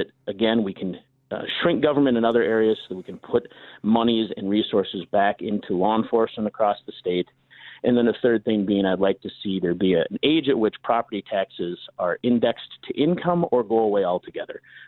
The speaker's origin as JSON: {"language": "English", "town": "Eau Claire", "region": "Wisconsin", "country": "United States", "tie": "born or raised there", "lives_now": "Fall Creek, United States", "said": "Well, born and raised in Eau Claire. I live in Fall Creek with my wife and our kids now."}